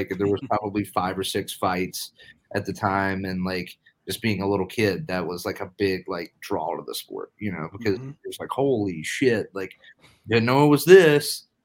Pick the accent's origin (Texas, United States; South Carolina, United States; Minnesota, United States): South Carolina, United States; Greenville; But my weird tie to Florida hockey is growing up in Greenville, South Carolina, we only had an ECHL team.